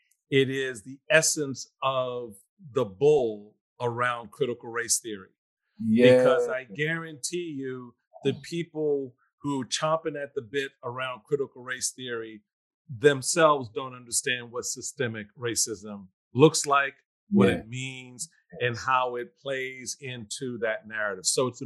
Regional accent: Washington, District of Columbia, United States; as a young Black kid at the time growing up in Washington, D.C.

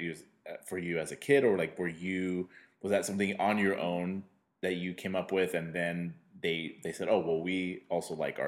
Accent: San Diego, California, United States; I grew up in San Diego and went to school in San Diego

